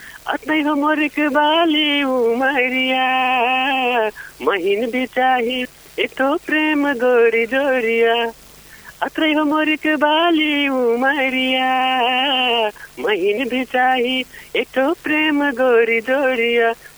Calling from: Budhigaun, Lumbini Province, Nepal; हजुर म बर्दियाको बुढी गाउँदेखि हो

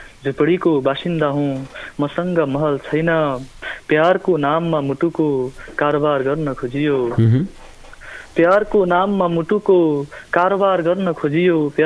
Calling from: Birendranagar, Karnali Province, Nepal; म यतै वीरनगर छु, रेडियो भेरीभन्दा अलिक तलतिर यो नौलापुर।

